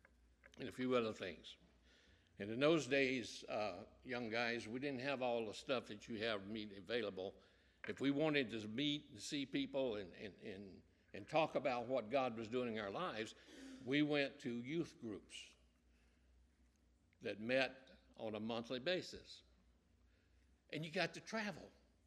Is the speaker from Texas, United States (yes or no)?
yes; Nacogdoches, Texas, United States; also born or lived in Lufkin; I was born in Lufkin, Texas. Raised in Nacogdoches, Texas. That's the oldest town in Texas.